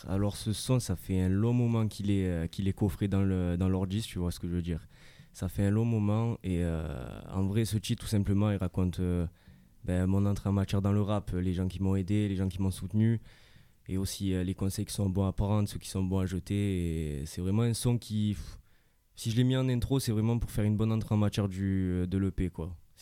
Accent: La Ciotat, Provence-Alpes-Côte d'Azur, France; je viens de la Ciotat, du centre-ville.

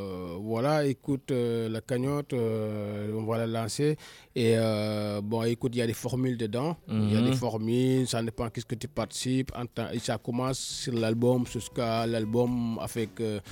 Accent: Senegal; nous commençons à faire la musique en tant que Baïfal, en tant que Sénégalais, depuis l'âge de 13 ans jusqu'à maintenant.

